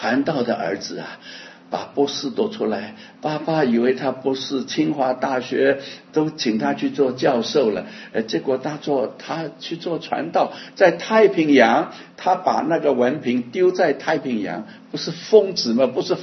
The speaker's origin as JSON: {"language": "Chinese", "region": "Shanghai", "country": "China", "tie": "born or raised there", "said": "我在上海长大，在上海做事，好像昨天一样，现在七十几岁的人了。"}